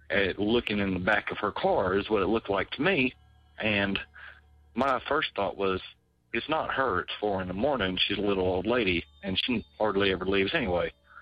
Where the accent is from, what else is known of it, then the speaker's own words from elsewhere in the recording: North Carolina, United States; I'm from North Carolina.